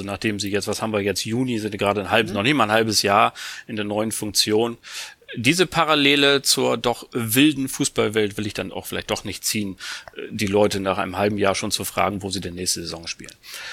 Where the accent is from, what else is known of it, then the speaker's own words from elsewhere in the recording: Bremen, Germany; Also wie Herr Kieper bin ich ja Bremer